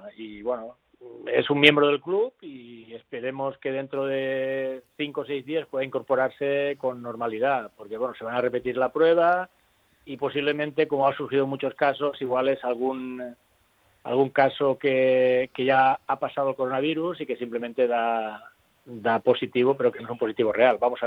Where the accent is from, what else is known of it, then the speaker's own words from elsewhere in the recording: Region of Murcia, Spain; ya que somos murcianos, un equipo murciano